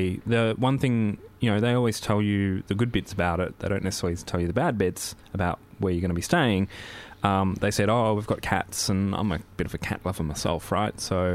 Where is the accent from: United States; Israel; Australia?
Australia; realised that I was from Australia